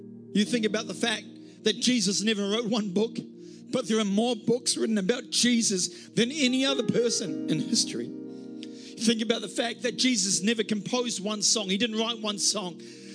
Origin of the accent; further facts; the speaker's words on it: Wellington, New Zealand; When I was growing up in Wellington, New Zealand, we'd go to a place called the Hutt River.